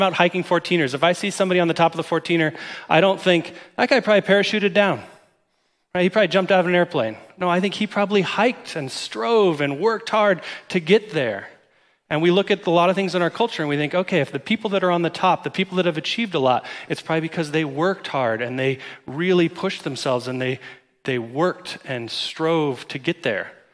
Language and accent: English; United States; I grew up in America, and I like it.